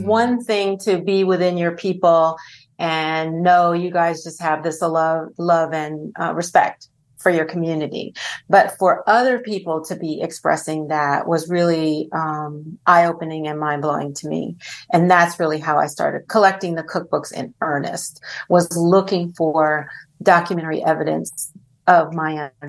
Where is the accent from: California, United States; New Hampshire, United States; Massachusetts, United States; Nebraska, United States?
California, United States; Los Angeles; So I'm from Los Angeles